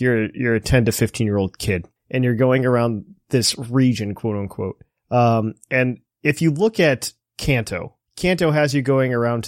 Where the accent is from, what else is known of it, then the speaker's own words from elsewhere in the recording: United States; as a kid growing up in America, you go to, like, the department store in Celadon City